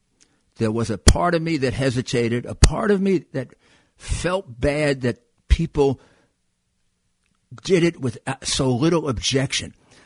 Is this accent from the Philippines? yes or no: no; United States; as an American, you have to respect the primacy of freedom of religion.